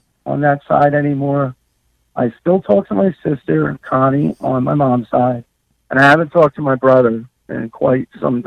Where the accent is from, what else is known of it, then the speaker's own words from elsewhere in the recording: Birdsboro, Pennsylvania, United States; also born or lived in Pottstown; I was born in Pottstown, Pennsylvania. I think immediately they moved up to Birdsboro, which is a very, very, very small town.